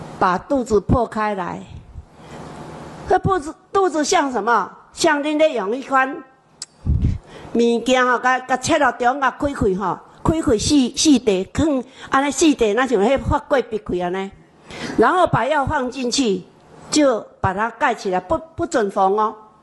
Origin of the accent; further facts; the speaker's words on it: Taiwan; 我是台湾人，